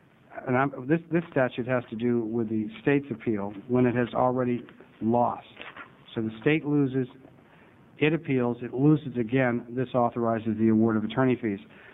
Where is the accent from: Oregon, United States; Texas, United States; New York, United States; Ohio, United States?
Oregon, United States; Salem; from Salem.